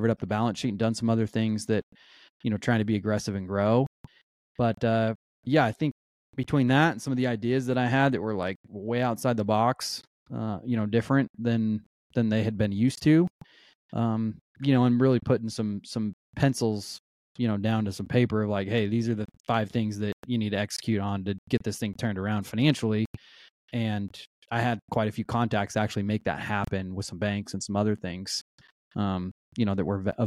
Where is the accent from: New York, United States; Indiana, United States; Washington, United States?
Washington, United States; also born or lived in Houston; I was born in Houston, Texas, raised primarily in Eastern Washington.